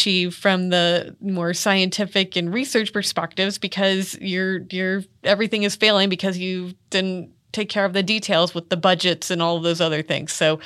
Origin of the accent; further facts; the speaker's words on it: Indiana, United States; Growing up in Indiana, we have rivers and streams everywhere.